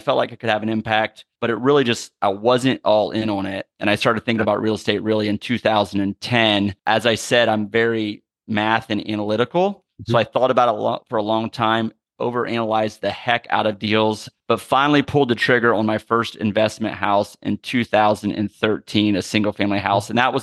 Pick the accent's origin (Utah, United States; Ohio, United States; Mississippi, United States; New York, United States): Ohio, United States; I'm from Ohio, married to my wife, Marsha.